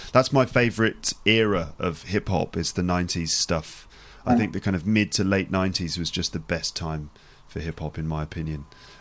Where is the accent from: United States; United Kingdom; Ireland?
United Kingdom; England; I'm from England, you know, we don't really have mountains where you can go skiing there.